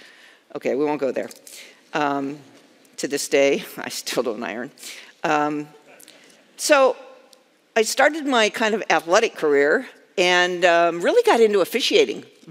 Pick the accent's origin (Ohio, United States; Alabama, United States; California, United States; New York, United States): Ohio, United States; Dayton; I grew up in Dayton, we had ice hockey, not field hockey.